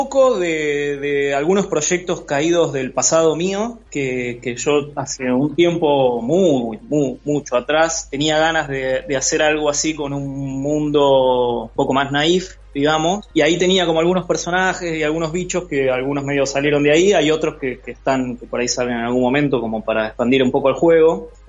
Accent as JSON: {"language": "Spanish", "town": "La Plata", "region": "Buenos Aires Province", "country": "Argentina", "said": "Somos de La Plata, claro."}